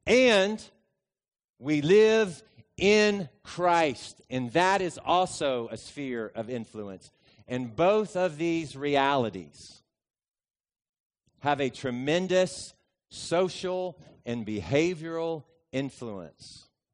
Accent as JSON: {"language": "English", "region": "West Virginia", "country": "United States", "tie": "born or raised there", "said": "I grew up in West Virginia."}